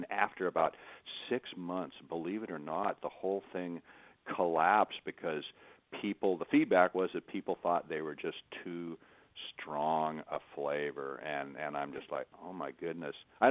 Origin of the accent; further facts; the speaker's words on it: Washington, United States; Well, I was born and raised up in the Pacific Northwest, and that corner of the U.S. is Washington's the Evergreen State. It's got lots of forests, lots of lakes and rivers